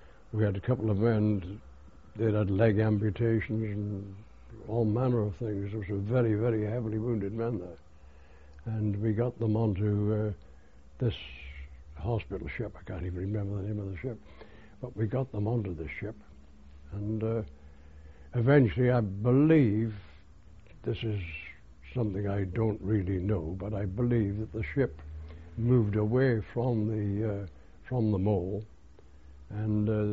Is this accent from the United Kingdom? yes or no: yes; Wrexham, Wales, United Kingdom; I landed at Ramsgate, and then I went by train to Wrexham in North Wales, which is my hometown, funnily enough.